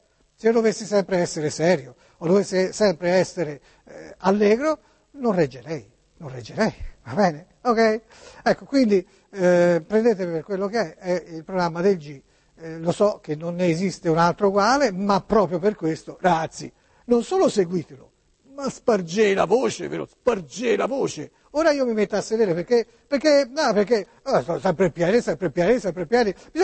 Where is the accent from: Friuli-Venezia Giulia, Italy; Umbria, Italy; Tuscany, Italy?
Tuscany, Italy; Florence; Qui io lo vedo affranto e mi dispiace sinceramente perché come fiorentino...